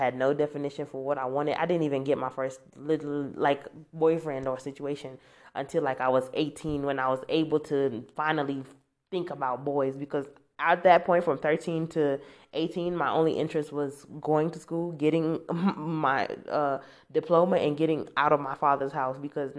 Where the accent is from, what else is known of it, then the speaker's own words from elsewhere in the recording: United States; Especially growing up in America. America is a very lovey, touchy, ooey gooey kind of society.